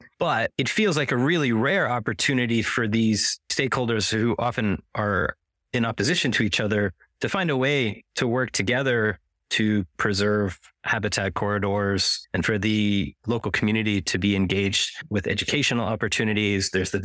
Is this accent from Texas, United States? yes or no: yes; Houston, Texas, United States; I grew up there in Houston, so I know this landscape quite well.